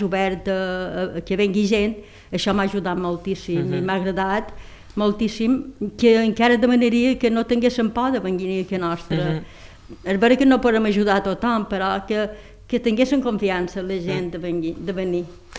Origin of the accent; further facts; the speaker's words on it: Pollença, Balearic Islands, Spain; moved away; jo tenia l'idea que encara Mallorca, Pollença, seria un poc igual o igual de com el vaig deixar, o com vaig deixar fa 35 anys.